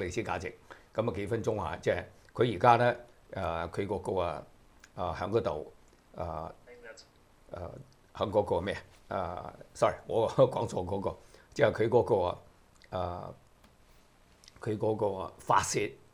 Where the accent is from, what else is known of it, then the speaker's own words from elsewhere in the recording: China; 佢點樣係佢係都係同我哋中國人學到嗰啲用筷子技術